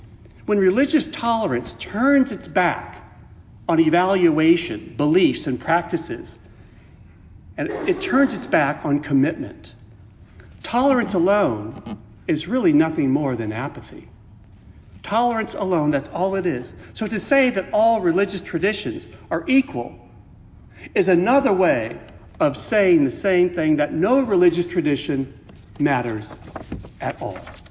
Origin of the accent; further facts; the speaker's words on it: Upland, California, United States; born there; So I was born in Upland, California. And I was brought in and raised as a Christian.